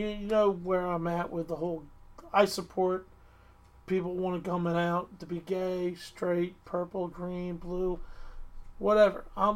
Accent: Ireland; Dude, I'm Irish.

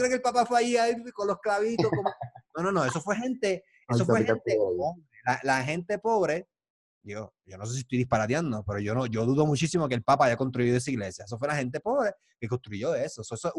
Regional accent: Carolina, Puerto Rico; Es que soy de Carolina y dejé la escuela.

